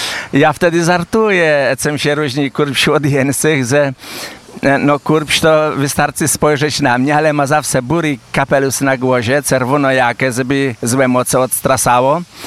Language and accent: Polish; Czarnia, Masovian Voivodeship, Poland; Ja akurat jestem z Czarni, ze środka Kurpiowskiej Puszczy Zielonej i jeszcze w naszej gminie jest rezerwat ze Starodrzewem, gdzie do tej pory są sosny bartne